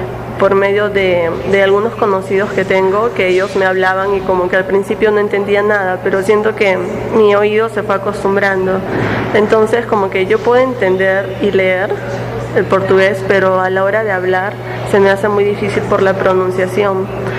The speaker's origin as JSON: {"language": "Spanish", "country": "Peru", "lives_now": "Brazil", "said": "ellos son y la diferencia como somos en Perú. Aquí veo que son más amables, más acogedores. Bueno, en mi país también son así, pero no todas las personas."}